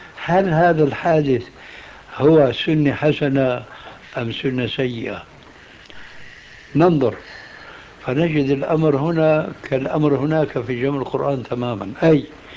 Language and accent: Arabic; Syria; كما يقولون عندنا في سوريا